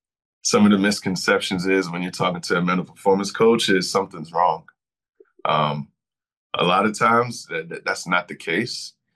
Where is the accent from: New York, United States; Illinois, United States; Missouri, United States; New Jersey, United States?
New York, United States; Brooklyn; Grew up, born and raised in Brooklyn, New York.